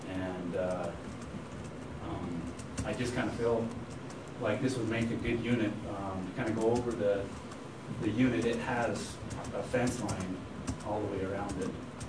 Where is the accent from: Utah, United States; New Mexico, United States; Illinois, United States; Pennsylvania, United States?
Utah, United States; Manila; I grew up in Manila, ranching. I worked for my dad my whole life.